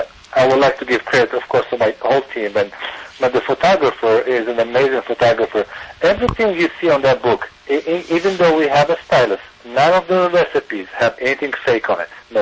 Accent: United States; I mean, I grew up in the United States and I matured in the United States.

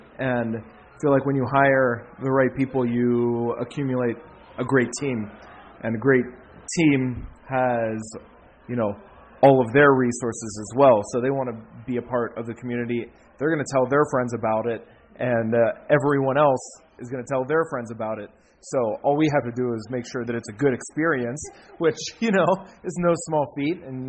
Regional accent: Pittsburgh, Pennsylvania, United States; we're both from the Pittsburgh area.

